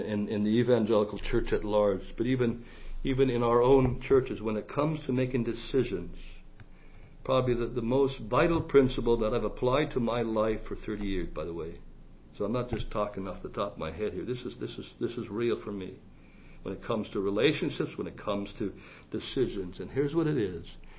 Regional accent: Canada; now in United States; I remember the first time I came across the border from Canada to America

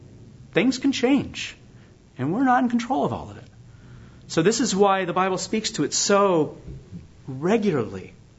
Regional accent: California, United States; now in Michigan, United States; Growing up in Southern California, earthquake country, there were certain things you did knowing an earthquake might occur.

